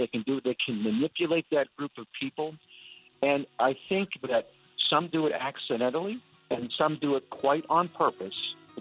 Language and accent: English; Twin Cities, Minnesota, United States; I grew up in the Twin Cities area, and we had sheep as a kid.